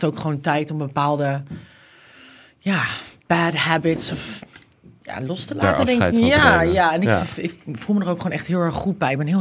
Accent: Amsterdam, North Holland, Netherlands; ik kom uit Amsterdam.

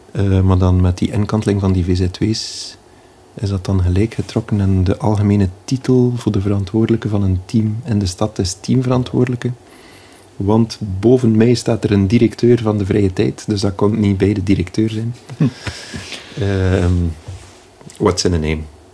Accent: Izegem, Flanders, Belgium; Ik ben van Isegem, mijn vrouw is van Staatshem.

